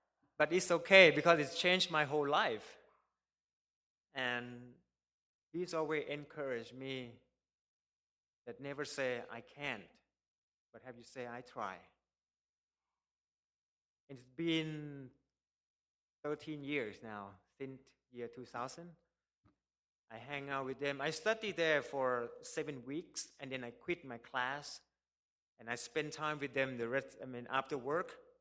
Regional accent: Phetchaburi, Thailand; born there; English is a second language; I was born from Phetchaburi, which away from Bangkok, 2 hours.

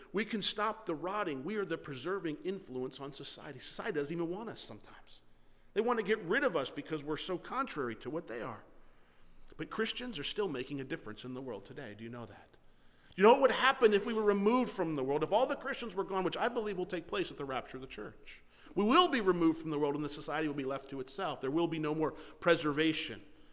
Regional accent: Florida, United States; Growing up in Florida, I spent a lot of time at the beach.

